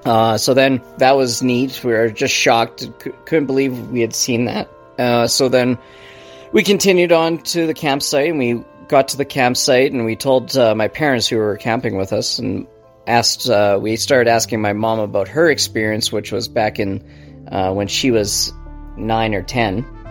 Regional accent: Calgary, Alberta, Canada; We're from Calgary, Alberta, Canada.

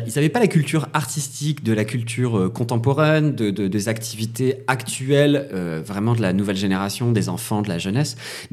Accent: Calais, Hauts-de-France, France; J'ai grandi dans le nord de la France. Je suis né à Calais.

